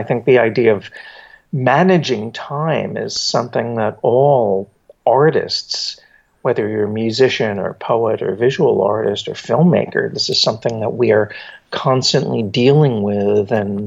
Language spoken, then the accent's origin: English; New Jersey, United States; now in New York, United States; I grew up in New Jersey, but I was very close to New York.